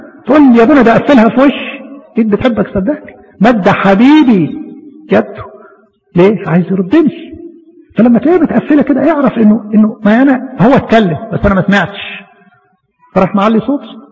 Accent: Egypt; عندنا في مصر يروح قايم ايه عارفش انت رمله معاهم ايه مش عارف. ما ينفعش هنا.

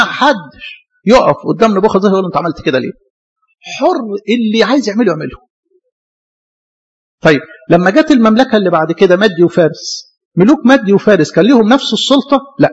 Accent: Egypt

